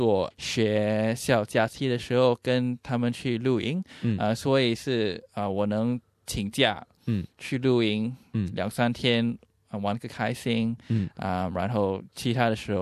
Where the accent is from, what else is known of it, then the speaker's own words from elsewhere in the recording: Singapore; 对，我是来自新加坡，我的父母亲都还留在新加坡